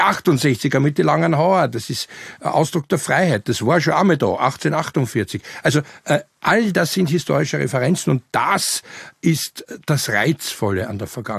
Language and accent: German; Austria; Bei uns in Österreich war es ja nie so dramatisch.